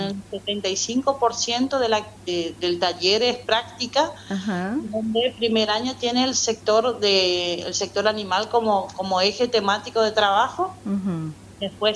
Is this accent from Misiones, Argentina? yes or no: yes; Leandro N. Alem, Misiones, Argentina; soy oriunda de Leandro en Alem. Sí. Entonces cursé mis estudios allá en la EFA Santa Teresita y después, bueno, me fui a estudiar a Posada